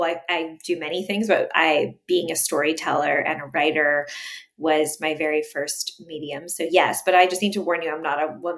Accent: Canada; I'm Canadian. I was living in Edmonton, Alberta at the time.

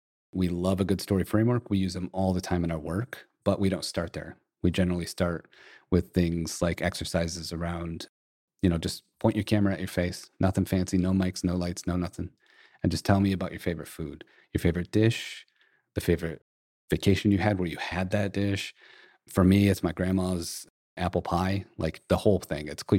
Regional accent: Flint, Michigan, United States; now in Fort Worth, United States; And I grew up in Flint, Michigan, but I live in Fort Worth now, and man, do they get the jerky right in Texas.

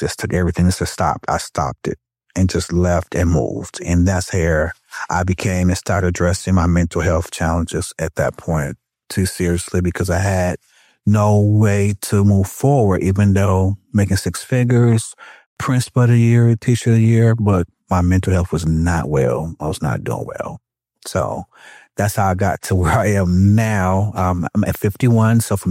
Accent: Milwaukee, Wisconsin, United States; I'm from Milwaukee, Wisconsin. I'm born and raised in a medium family, the youngest of five.

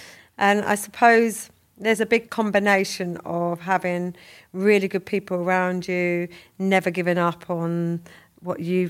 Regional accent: South East England, United Kingdom; I grew up in Kent, you know, white and white, Count of Kent, as I say it, you know, as a mixed race child to a white mother, white siblings, white stepdad, white school friends, white everybody around

